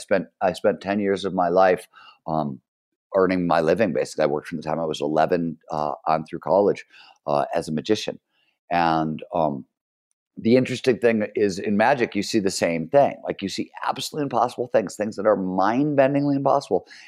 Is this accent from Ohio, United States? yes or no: yes; Cleveland, Ohio, United States; I grew up in Cleveland, Ohio in the 70s in a, you know, blue collar steel milker mill town.